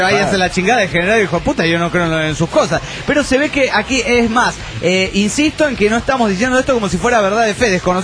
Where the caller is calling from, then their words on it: Cancún, Quintana Roo, Mexico; de Cancún, Quintana Roo, México.